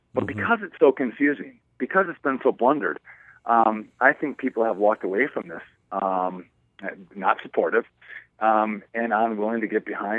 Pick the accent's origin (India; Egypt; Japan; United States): United States; and I do that with some reservation because I'm an American